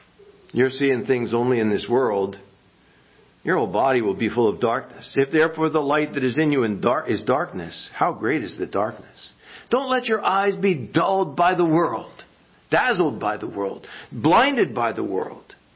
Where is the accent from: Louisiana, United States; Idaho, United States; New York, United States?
Louisiana, United States; New Orleans; When I was a kid, I grew up in New Orleans.